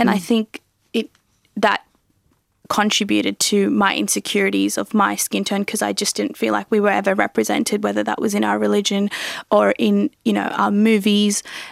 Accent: Sri Lanka; Just a little story, travelling back to my home country, Sri Lanka. I was travelling through Jaffna

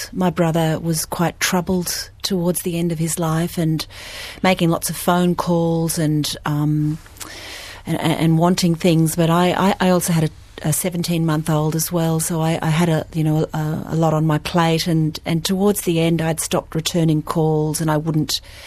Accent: Mount Isa, Queensland, Australia; I come from Mount Isa in northwest Queensland, and I went back to Mount Isa to care for my mum in her last few years

